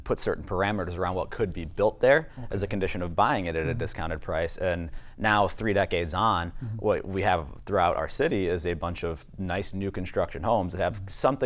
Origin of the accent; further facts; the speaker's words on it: Wyandotte, Michigan, United States; I went to elementary school, and we're gonna end up probably talking about this a little bit more later, but at McKinley Elementary in Taft, and then I graduated high school from Roosevelt.